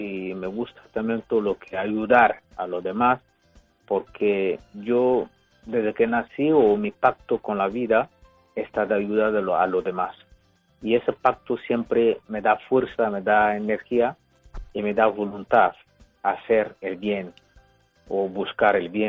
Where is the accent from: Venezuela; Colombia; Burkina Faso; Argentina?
Burkina Faso; now in Quintana Redonda, Spain; Yo soy de origen burkinabé, de Burkina Faso. Vengo de Burkina Faso y resido actualmente en Soria, un pueblo de Soria que se llama Quintana Redonda.